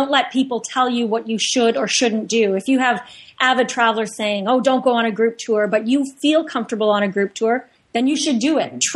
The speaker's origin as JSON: {"language": "English", "country": "Canada", "said": "We're being Canadian, we're very big on having insurance."}